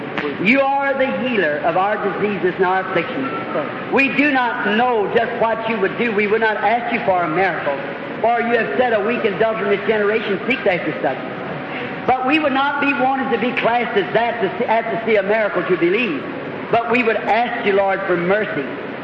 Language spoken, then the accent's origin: English; Ireland; My people are Catholic. I'm an Irishman. My mother and father both are Catholic people, come from Catholic families.